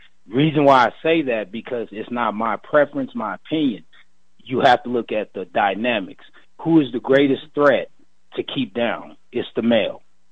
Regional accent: the South, United States; Mind you, I grew up in the South, born and raised.

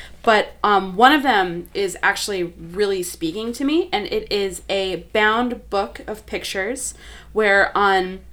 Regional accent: Milwaukee, Wisconsin, United States; and I'm born and raised in Milwaukee.

